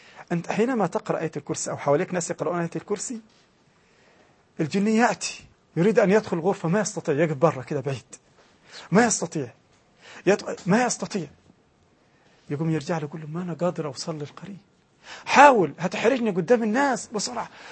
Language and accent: Arabic; Egypt; وعندنا في مصر في شيء يحدث في مصر